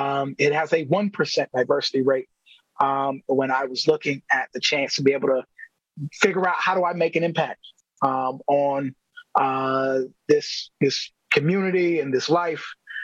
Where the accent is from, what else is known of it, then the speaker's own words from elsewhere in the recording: Milwaukee, Wisconsin, United States; I grew up in the Sherman Park neighborhood.